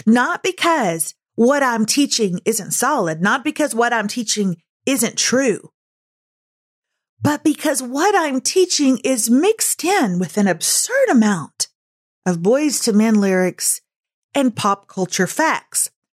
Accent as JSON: {"language": "English", "region": "the South", "country": "United States", "said": "We're from the South."}